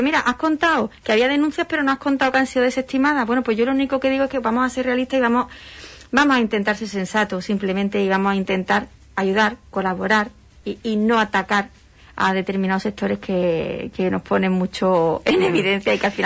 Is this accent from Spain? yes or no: yes; Huelva, Andalusia, Spain; todo el mundo sabe que soy la de Huelva